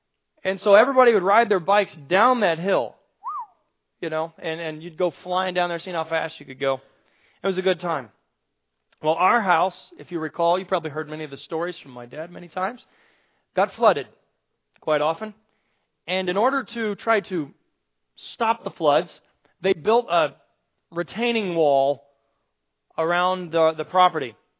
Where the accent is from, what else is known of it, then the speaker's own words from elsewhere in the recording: Chatham, Illinois, United States; When I was a kid, growing up in Chatham, many of you probably came to the house.